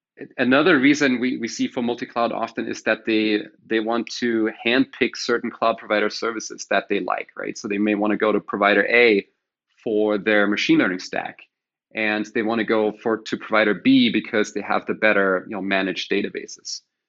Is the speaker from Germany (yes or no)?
yes; Germany; English is a second language; we grew up in Germany in the same town.